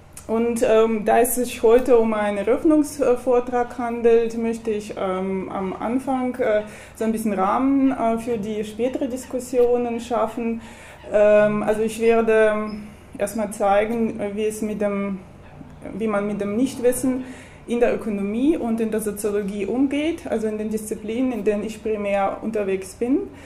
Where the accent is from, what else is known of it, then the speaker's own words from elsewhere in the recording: Saint Petersburg, Russia; German is a second language; now in Karlsruhe, Germany; wie Sie an meinem Namen vielleicht sehen und dem Akzent hören, komme ich aus Russland. Ich komme aus St. Petersburg und es ist so eine Kulturstadt, Stadt der Museen.